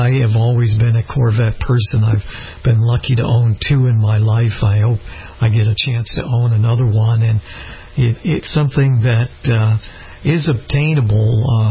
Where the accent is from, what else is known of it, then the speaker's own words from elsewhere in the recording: New England, United States; Growing up in New England, I went through a number of hurricanes New England style as well